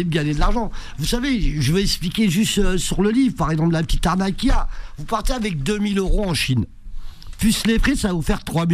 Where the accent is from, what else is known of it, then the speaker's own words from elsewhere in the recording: Tunis, Tunis Governorate, Tunisia; born there; Alors je t'explique, je suis né à Tunis.